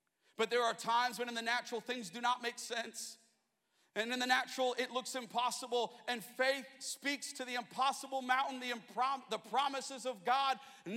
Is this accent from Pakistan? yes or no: no; Penrith, New South Wales, Australia; now in United States; But I'm Australian. I was born in Penrith. I'm from there.